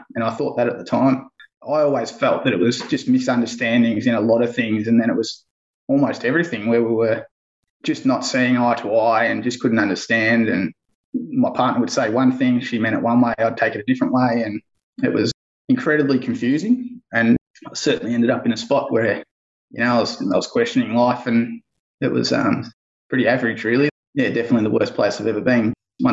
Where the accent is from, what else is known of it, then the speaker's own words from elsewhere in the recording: Bendigo, Victoria, Australia; I'm from Bendigo, Central Victoria.